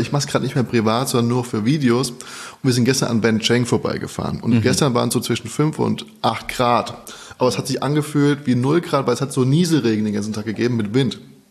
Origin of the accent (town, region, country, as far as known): Frankfurt, Hesse, Germany; now in Berlin, Germany